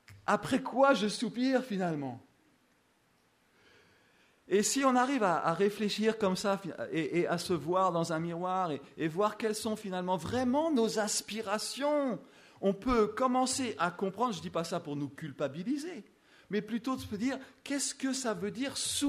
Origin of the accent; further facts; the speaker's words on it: France; Ça, je pense qu'en tant que Français, on peut s'identifier.